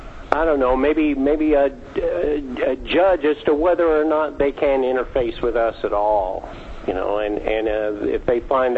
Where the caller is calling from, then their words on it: Georgia, United States; From Georgia.